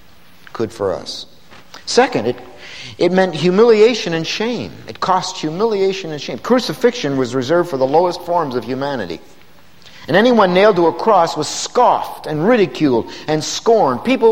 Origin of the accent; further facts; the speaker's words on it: Bristol, Pennsylvania, United States; Where I grew up in Bristol, Pennsylvania, there were no vacant lots in my neighborhood. It was fully built up.